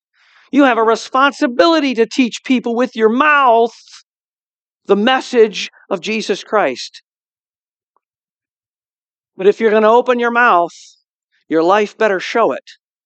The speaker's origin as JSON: {"language": "English", "town": "Canton", "region": "Ohio", "country": "United States", "tie": "born or raised there", "said": "I grew up in Canton. When Carolyn and I first got married, we lived in Canton. Right now, we live just outside of Canton in the city of Navarre."}